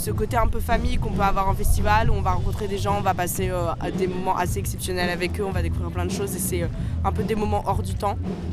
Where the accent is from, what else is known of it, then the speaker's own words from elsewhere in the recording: Paris, Île-de-France, France; De Paris.